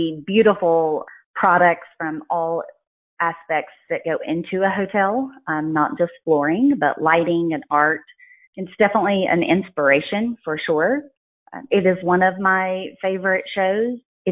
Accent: Georgia, United States; I'm from North Georgia area, which is where we're based.

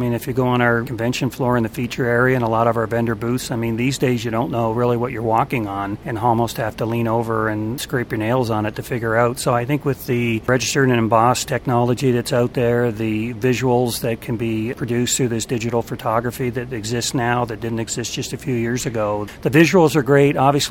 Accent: Canada; I'm a Canadian, and I still live in Canada for part of the year

